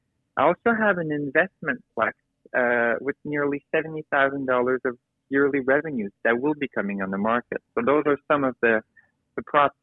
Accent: Sherbrooke, Quebec, Canada; So I guess, as you could tell, I'm a born and raised in Sherbrooke.

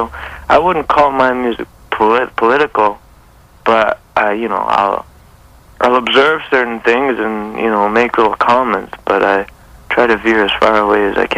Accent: Canada; also born or lived in Africa; moving back to Canada, even though I was born and I'm Canadian, moving back from Africa was...

